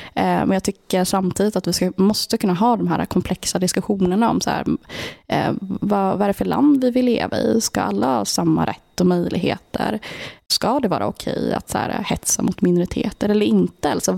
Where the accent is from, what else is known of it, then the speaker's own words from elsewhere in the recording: Linköping, Östergötland, Sweden; Linköping, så jag är ju själv från Linköping